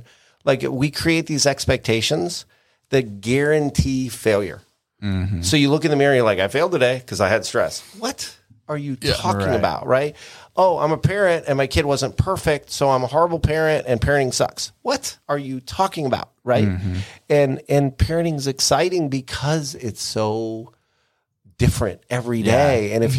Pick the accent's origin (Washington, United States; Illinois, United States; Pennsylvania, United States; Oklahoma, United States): Pennsylvania, United States; I'm from Pennsylvania. Yep, we didn't go to the beach. We went down to the shore.